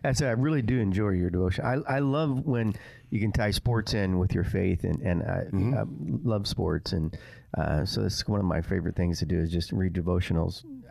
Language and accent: English; Missouri, United States; I'm from St. Louis area, south of St. Louis area